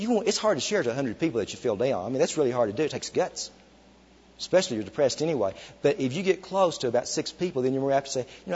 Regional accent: Arkansas, United States; now in Dallas, United States; Now, I come from Arkansas originally. In Arkansas, we have a lot of rainfall. We have these big oak trees. And now I live in Texas, in Dallas

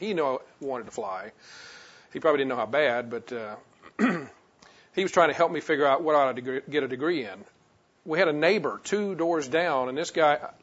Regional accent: Baton Rouge, Louisiana, United States; I was born and raised in Baton Rouge, went to school in Louisiana Tech, family of four.

